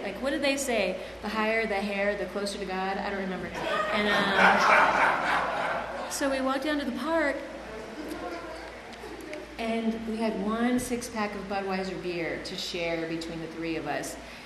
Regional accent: Lancaster, California, United States; And I grew up in Lancaster, and that was my first resentment. Mexican-American family, and they were in Orange County

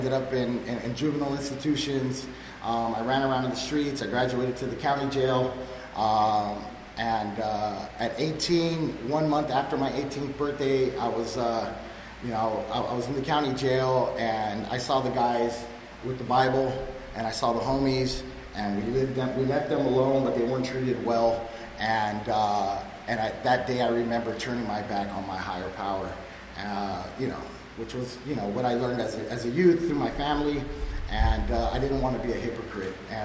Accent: Hollywood, California, United States; And a little bit about me. I grew up in the Hollywood area.

